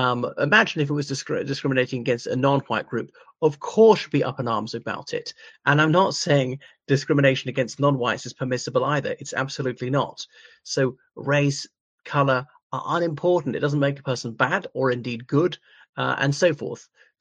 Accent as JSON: {"language": "English", "country": "Ireland", "said": "from Ireland."}